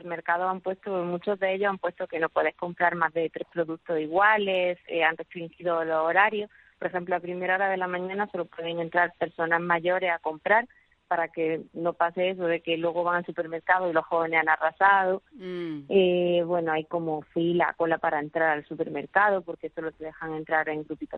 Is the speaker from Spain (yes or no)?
yes; Spain; now in Costa Rica; Yo soy española, pero tengo residencia ya en Costa Rica, legalmente.